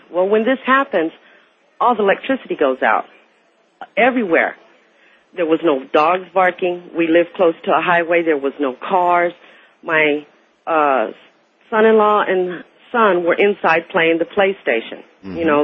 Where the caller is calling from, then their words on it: San Antonio, Texas, United States; I'm from San Antonio, Texas.